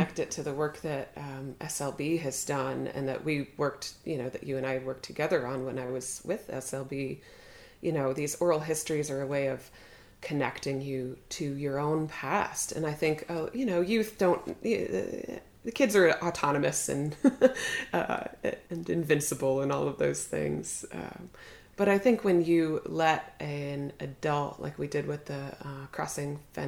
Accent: Boston, Massachusetts, United States; also born or lived in Pittsburgh; I grew up in Boston and I lived in Pittsburgh for 15 years. And here I am in rural West Virginia and this is home.

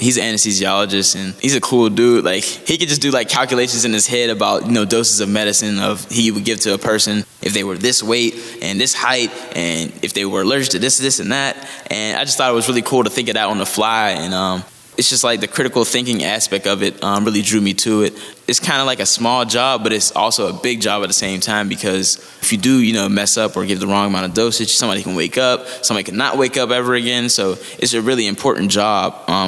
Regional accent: Hazelwood, Pennsylvania, United States; I'm from Hazelwood, born and raised. I lived here all my life. Growing up in Hazelwood, it was, you know, up and down.

